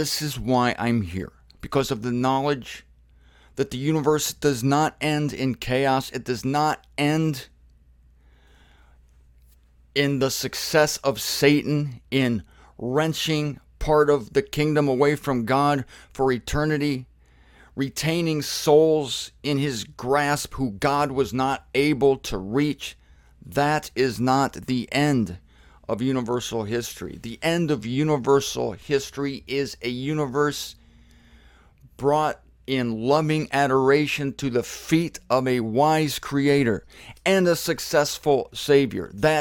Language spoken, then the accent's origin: English; Canton, Ohio, United States; I was born and raised in Canton, Ohio, the Pro Football Hall of Fame city, and I love to see those pro football players.